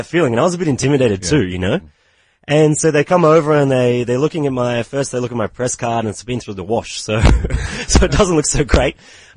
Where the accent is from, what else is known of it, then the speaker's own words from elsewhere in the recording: South Africa; You know, I'm just a South African journalist.